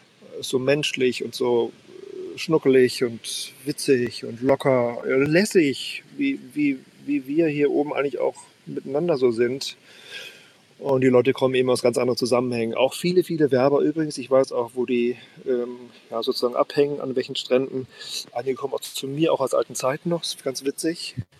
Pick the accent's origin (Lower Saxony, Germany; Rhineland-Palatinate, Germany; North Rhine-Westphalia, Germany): Lower Saxony, Germany; Worpswede; oder in Worpswede, in meiner Heimat, Worpswede-Suppen